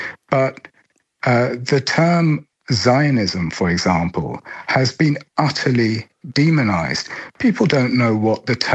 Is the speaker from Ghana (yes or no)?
no; Ireland; of course we're Irish citizens and residents. We have no say in what happens in another country far off.